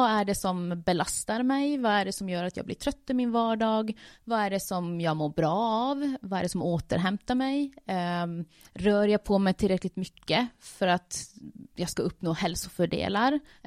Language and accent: Swedish; Norrbotten County, Sweden; now in Finland; trots ett väldigt finskt efternamn så kommer jag också ursprungligen från Sverige, uppe i Tornedalen, men har bott nu i Finland sedan 2007.